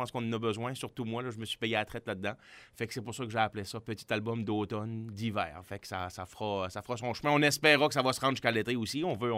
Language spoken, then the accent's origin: French; Quebec, Canada; je suis un gars originaire de la Gaspésie